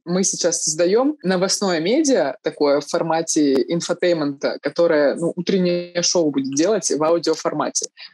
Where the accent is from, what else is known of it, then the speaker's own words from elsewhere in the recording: Krasnoyarsk, Krasnoyarsk Krai, Russia; ведущие-журналисты из Сибири, я из Красноярска